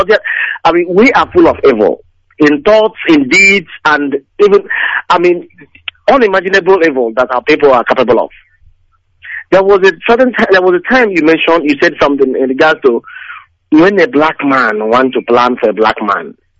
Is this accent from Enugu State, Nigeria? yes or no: no; Idato, Imo, Nigeria; now in Nottingham, United Kingdom; I'm from Idato in Imo State, Biafra land, and I'm calling from Nottingham.